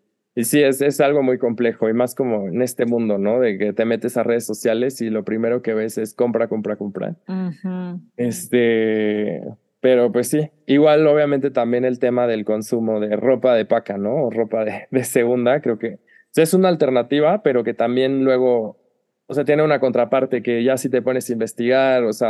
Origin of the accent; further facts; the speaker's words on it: Mexico; somos mexicanos, o sea, el español llegó a América